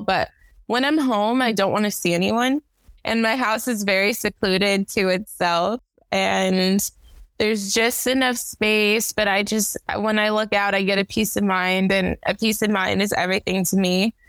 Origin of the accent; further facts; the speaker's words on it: California, United States; Today I'm currently in Minnesota. I am born and raised in California.